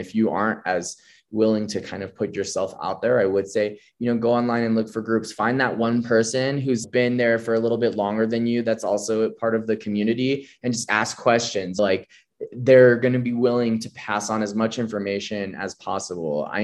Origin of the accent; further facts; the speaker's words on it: Reno, Nevada, United States; also born or lived in China; I was from Reno, which is really, you know, relatively small town. And I just had that small town mentality.